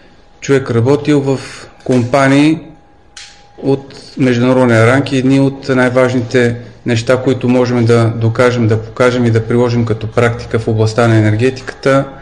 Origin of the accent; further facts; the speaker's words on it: Sofia, Sofia City, Bulgaria; аз съм роден в София, тук съм завършил и средното си образование